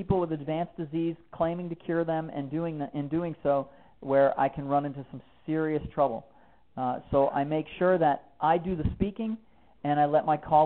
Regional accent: Wisconsin, United States; Then I head back up to my home state of Wisconsin

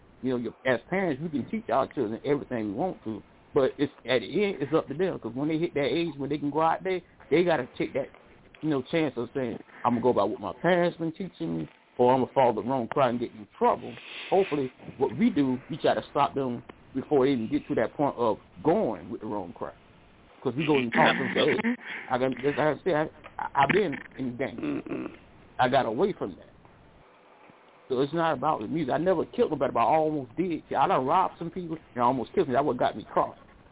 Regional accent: Jamaica; now in United States; I'm not originally from South. I'm originally from Jamaica. That's where I was born.

